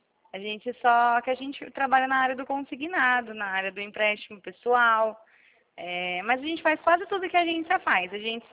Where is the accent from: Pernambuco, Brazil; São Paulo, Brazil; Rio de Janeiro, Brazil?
São Paulo, Brazil; Rio Claro; Eu sou de São Paulo, do interior.